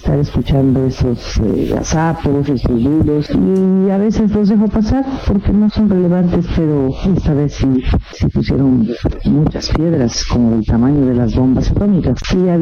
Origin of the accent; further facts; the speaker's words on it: Mexico; Soy mexicana, vivo en México, no pienso mudarme